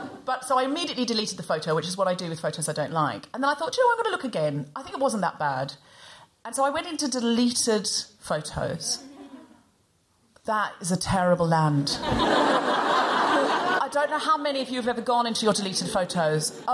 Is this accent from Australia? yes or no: yes; Australia; I'm not really posh, Sophie. I'm from Australia.